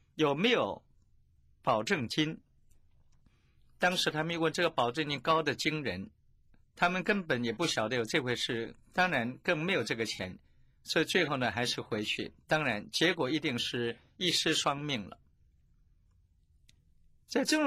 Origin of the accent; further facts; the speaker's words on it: China; 我们中国人常有一句话来形容你遇到的一位非常信你的人，那就是与君一席谈胜读百年书。